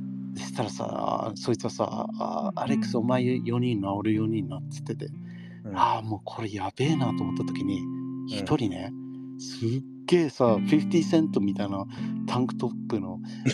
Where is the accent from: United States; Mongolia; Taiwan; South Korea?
United States; now in Tokyo, Japan; やっぱ見てくれが日本だけどアメリカで育ってるから